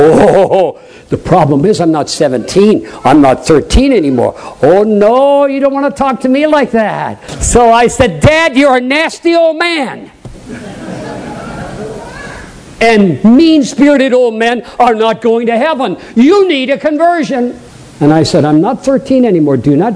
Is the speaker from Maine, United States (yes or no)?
yes; Maine, United States; accent: Maine; That was my Maine accent. Afterward. Every once in a while, my New England accent comes through.